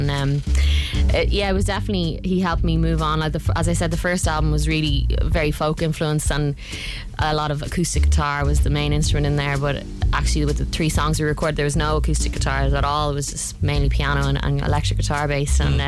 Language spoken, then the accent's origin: English; Dublin, Leinster, Ireland; I'm from Dublin.